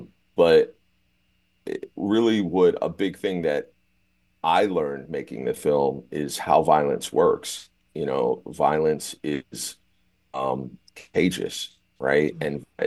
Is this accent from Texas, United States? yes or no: no; Baltimore, Maryland, United States; Baltimore, unfortunately, is one of them. It's my hometown. It's where I grew up. It's where my mom was born and grandmother.